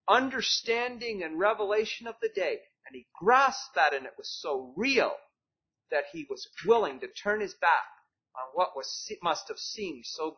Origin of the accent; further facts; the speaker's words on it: Montreal, Quebec, Canada; I grew up in Montreal, and in 1967 at our Canadian centennial, they had a great exposition